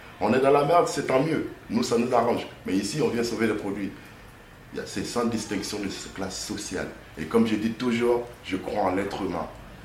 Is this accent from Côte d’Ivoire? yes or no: yes; West, Côte d’Ivoire; je suis ivoirien, originaire de l'ouest de la Côte d'Ivoire.